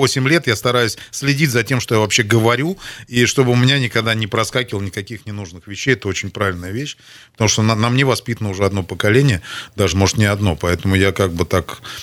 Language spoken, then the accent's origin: Russian; Moscow, Russia; в них указан знак московского региона, потому что я же из Москвы.